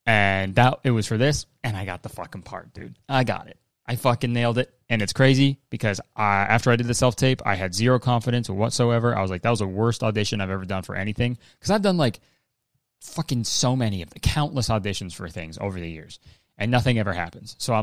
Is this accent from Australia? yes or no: no; Canada; If I'm saying like I'm doing a show in my hometown in Canada, and someone's like, come on down to Columbus, I'll be there.